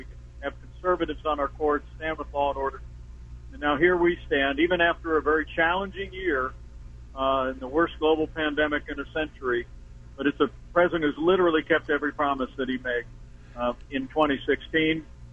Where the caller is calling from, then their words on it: Traverse City, Michigan, United States; I'm actually sitting on the tarmac. Traverse City, Michigan.